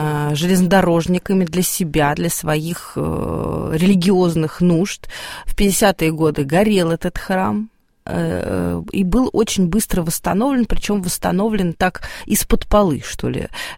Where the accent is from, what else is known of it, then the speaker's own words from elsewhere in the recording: Losinka, Moscow, Russia; Еще даже я в детстве, мы переехали в Лосинку из Отрадного в 88-м году.